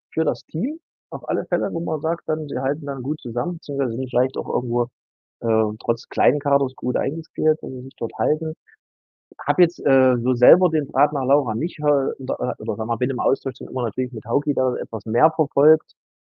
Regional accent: Saxony-Anhalt, Germany; für uns als Burgenländer

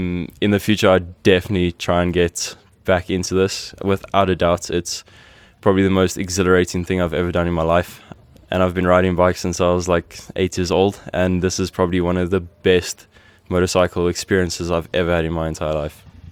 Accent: South Africa; I'm from Team South Africa.

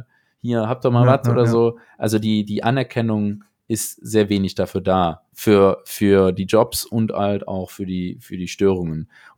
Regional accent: Aachen, North Rhine-Westphalia, Germany; Also, ich komme ja aus Aachen

